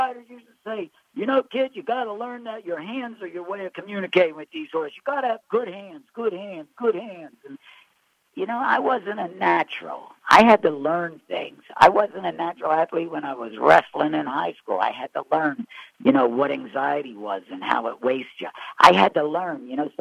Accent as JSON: {"language": "English", "town": "Mount Holly", "region": "New Jersey", "country": "United States", "tie": "born there", "said": "1951, I was born in Mount Holly Hospital, New Jersey."}